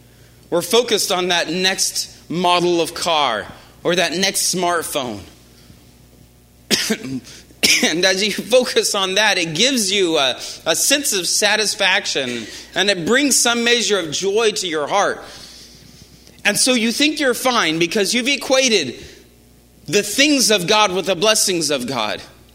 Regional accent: Midwest, United States; I came from the Midwest and the Bible Belt

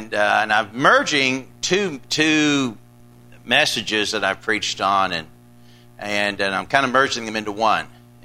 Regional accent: England, United Kingdom; growing up in England, we have our most predominant Christian religion over there is Church of England.

